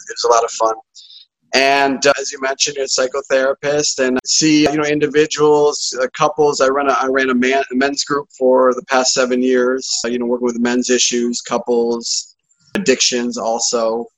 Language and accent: English; Syracuse, New York, United States; I grew up in Syracuse, as did you, and big Syracuse Orange fan. And so I grew up there and through high school.